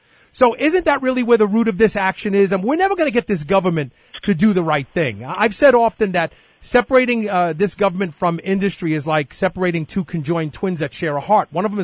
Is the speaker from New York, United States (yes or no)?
yes; Brooklyn, New York, United States; You know, when I grew up in Brooklyn